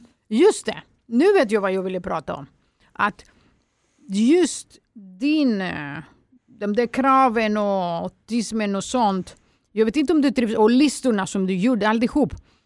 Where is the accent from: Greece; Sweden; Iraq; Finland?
Greece; Swedish is a second language; Jag som grek har väldigt beundrat för ekonomin.